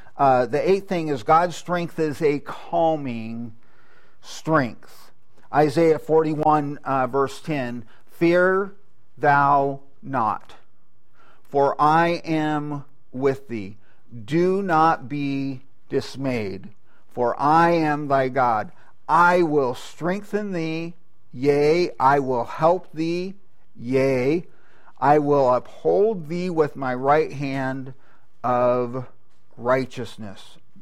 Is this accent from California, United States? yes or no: yes; California, United States; Where I grew up in California, down in the San Joaquin Valley, hawks, never saw eagles